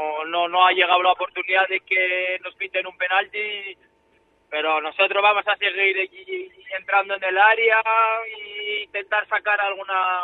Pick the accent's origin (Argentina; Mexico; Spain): Spain; Sestao, Basque Country; me he formado en la cantera, soy de ahí, soy de Sestao.